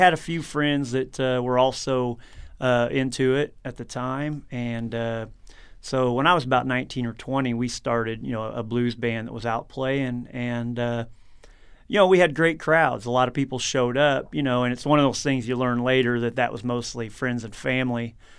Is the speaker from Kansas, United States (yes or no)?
no; Mattoon, Illinois, United States; now in Charleston, United States; I grew up in Mattoon.